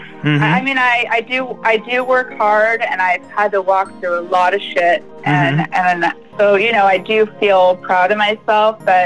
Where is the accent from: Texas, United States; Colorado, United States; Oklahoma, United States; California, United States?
California, United States; Temecula; I am from Temecula, California.